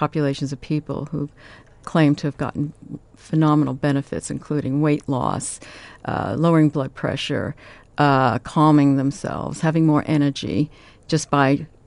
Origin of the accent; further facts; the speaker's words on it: New York, United States; My latest place is Arizona, where my grown children live, and I'm originally from New York.